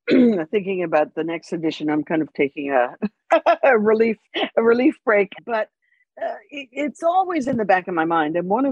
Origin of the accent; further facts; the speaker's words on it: Canada; I'm Canadian, so I did know about the Bay of Fundy